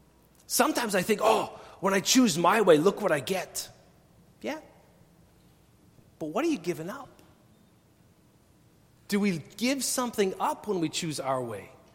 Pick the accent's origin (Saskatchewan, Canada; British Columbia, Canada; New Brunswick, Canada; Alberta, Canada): Saskatchewan, Canada; I grew up in Saskatchewan. I don't like Ontario. It's okay to say. I came to Ontario to work, and then I was happy to go back home.